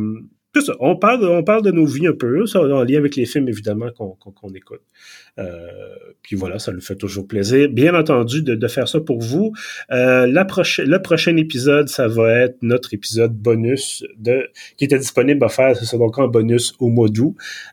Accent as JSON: {"language": "French", "town": "Montreal", "region": "Quebec", "country": "Canada", "said": "moi, j'ai émigré de Villeray à Montréal-Nord, au plateau, tu sais, il y a pas, c'est pas des grands déracinements, là."}